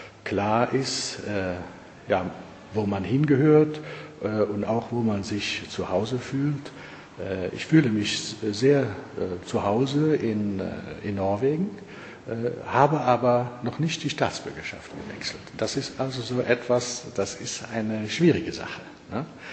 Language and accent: German; Eifel, Germany; now in Norway; ich bin schon lange dort oben, jetzt schon 27 Jahre. Ich bin aus der Eifel, das liebe ich zu sagen, weil nämlich aus der Eifel zu sein bei uns während der Schulzeit war eher ein negativer Stempel auch.